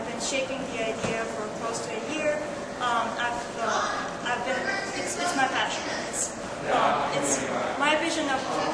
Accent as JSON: {"language": "English", "country": "Bulgaria", "lives_now": "Chicago, United States", "said": "I'm originally from Bulgaria and I am now doing my MBA at the University of Chicago School of Business"}